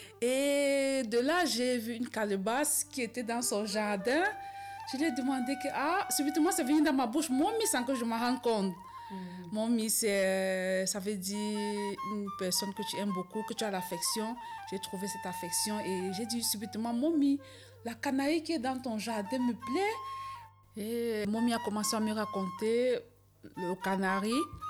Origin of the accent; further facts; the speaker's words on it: Cameroon; Oui, du Cameroun, parce que je suis camerounaise. Et au Cameroun, on parle l'anglais et le français.